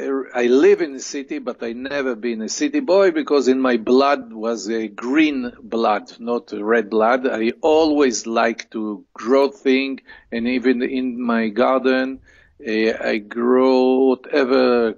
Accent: Rehovot, Central District, Israel; No, I'm from Rehovot, the center of Israel.

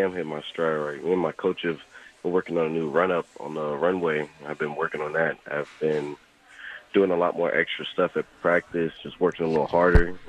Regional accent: Florida, United States; I'm from Florida, so we didn't have that.

